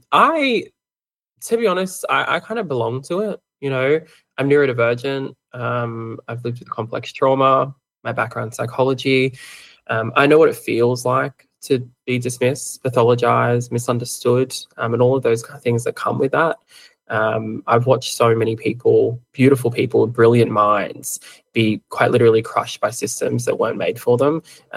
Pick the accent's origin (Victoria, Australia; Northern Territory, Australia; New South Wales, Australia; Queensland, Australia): New South Wales, Australia; Hawkesbury; So I actually grew up on Dara Country in foster care, which was a fun time, and later stages in foster care with my grandparents. So that's out in the Hawkesbury of Western Sydney.